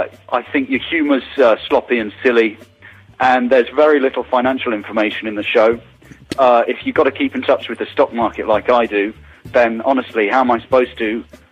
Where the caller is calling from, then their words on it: Helsinki, Uusimaa, Finland; I'm calling from Helsinki, actually, Adam.